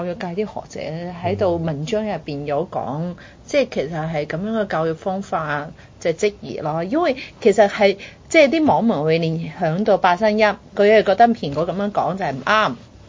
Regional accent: China; now in Hong Kong; 所以其实我们都是自细在中国大陆长大的人呢都要知道哈

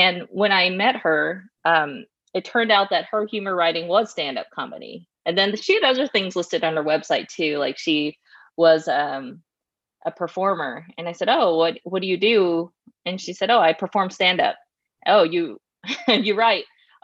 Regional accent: Tennessee, United States; now in Los Angeles, United States; I was born and raised in Tennessee, and this for my entire life has just been moving around. So I'm currently living in Los Angeles.

